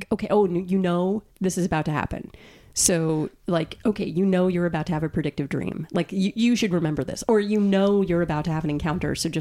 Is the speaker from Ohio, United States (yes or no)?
no; New York, United States; I have a younger sister. I grew up on Long Island.